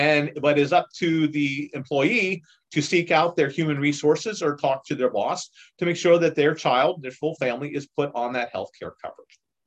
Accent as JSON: {"language": "English", "region": "Pennsylvania", "country": "United States", "tie": "born or raised there", "said": "I was born and raised here in Snyder County, Sales Grove High School, Susquehanna University."}